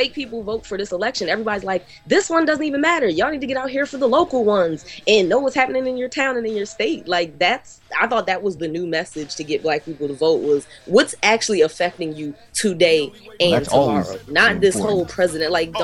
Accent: Harrisburg, Pennsylvania, United States; also born or lived in Japan; I'm from Harrisburg. So, you know, we already 3 mile island proofed. So I was glowing before I got to Japan.

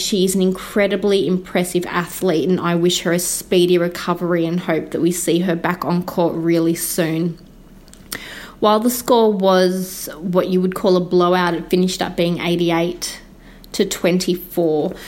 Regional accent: Australia; a self-confessed netball nerd from Australia, here with my Aussie recap of the Diamonds and Northern Ireland game.

